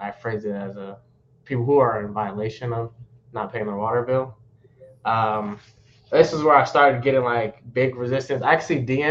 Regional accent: Wichita, Kansas, United States; So actually, yeah, I'm from Kansas

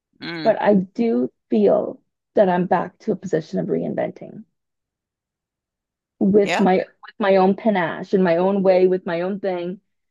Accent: Canada; I decided to move back to my hometown where my parents still are. I had been away for 20 years just throughout Canada.

